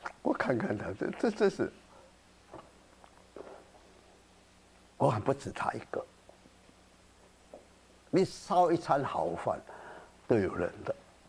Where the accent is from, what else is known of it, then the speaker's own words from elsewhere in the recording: Guangdong, China; 如果我们广东人说扎经